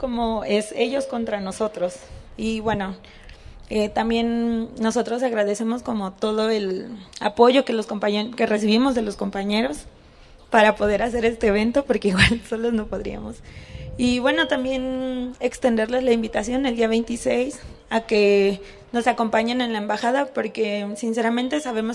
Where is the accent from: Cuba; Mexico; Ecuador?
Mexico; Veracruz; Al menos yo, por ejemplo, soy del estado de Veracruz, que es uno de los estados en este momento más azotados por la violencia